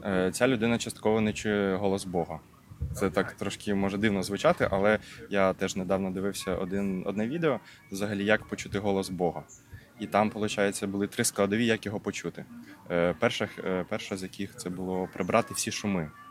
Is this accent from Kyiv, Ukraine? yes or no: no; Rivne, Rivne Oblast, Ukraine; Ну, я сам з Рівного